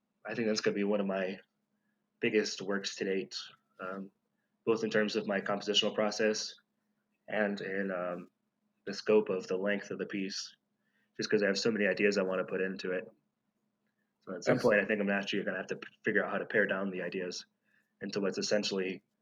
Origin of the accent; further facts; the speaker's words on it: Michigan, United States; moved away; I grew up in Michigan. And so I knew nothing about Mexican folk music until I moved down here.